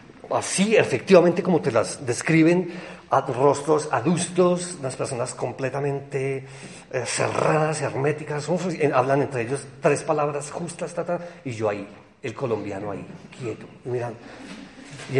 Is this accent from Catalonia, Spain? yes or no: yes; Barcelona, Catalonia, Spain; I'm from Barcelona, I'm from Spain, I'm Spain. Yo no soy colombiano, yo soy español, yo soy de Barcelona.